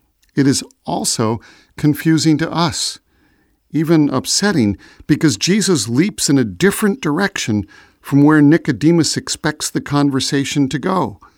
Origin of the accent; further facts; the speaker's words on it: Chicago, Illinois, United States; born there; I was born in Chicago, so I am a citizen of the United States